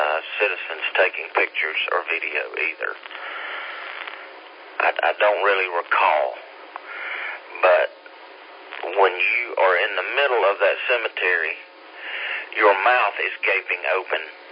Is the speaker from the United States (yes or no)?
yes; United States; with the French people and me being an American